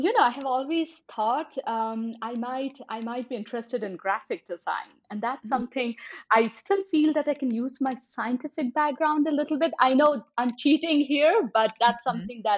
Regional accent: India; now in United States; I grew up in India

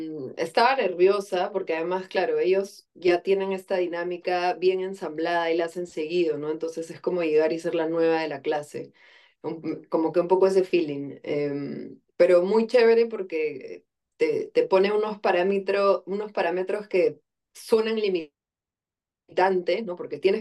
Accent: Peru; soy cantautora peruana

